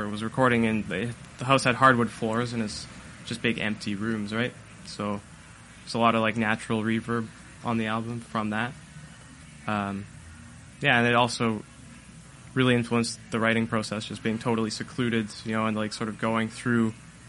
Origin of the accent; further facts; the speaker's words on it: White Rock, British Columbia, Canada; I was living like by myself basically in the home that my sister and I grew up in White Rock.